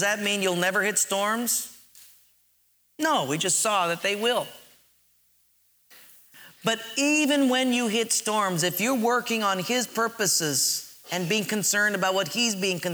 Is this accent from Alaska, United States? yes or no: no; Hilo, Hawaii, United States; now in Honolulu, United States; I remember when we came from Hilo, we moved to Honolulu